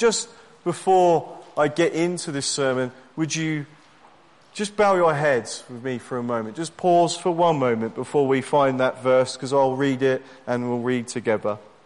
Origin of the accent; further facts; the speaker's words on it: United Kingdom; although I come from Great Britain, and I come here with my wife today